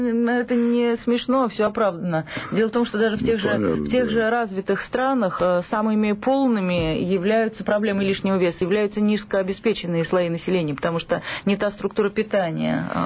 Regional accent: Saint Petersburg, Russia; я, например, выросла в Петербурге и в очень средней, такой среднестатистической семье.

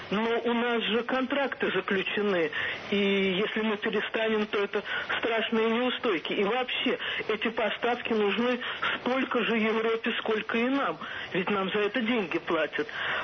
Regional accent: Moscow, Russia; я из Москвы.

